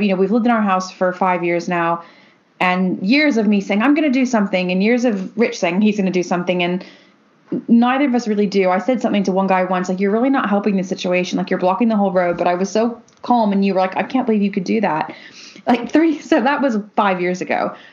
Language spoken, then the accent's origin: English; United States; growing up in America where people can have guns